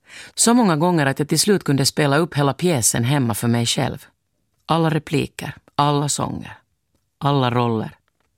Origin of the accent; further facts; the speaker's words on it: Finland; När jag var ung fanns det i Finland någonting som kallades biodagen.